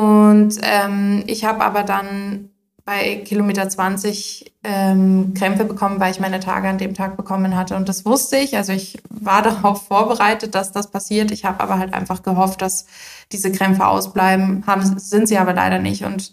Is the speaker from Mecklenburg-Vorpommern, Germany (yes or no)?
no; Munich, Bavaria, Germany; als Münchner Madel mit Asphalt unter den Füßen und nicht mit Bergen